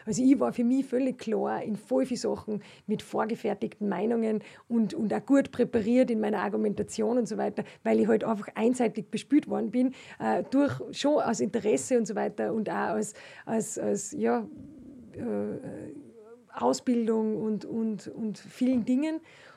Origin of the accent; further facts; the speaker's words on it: Austria; Das, was man natürlich nachher als Österreicher 1:1 für voll nimmt und überhaupt keinen Unterschied macht.